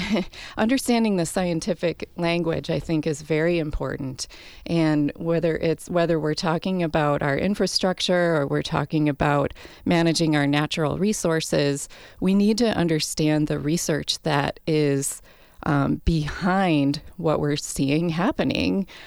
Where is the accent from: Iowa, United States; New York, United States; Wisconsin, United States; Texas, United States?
Wisconsin, United States; as someone who's born and raised in Wisconsin and whose whole network is here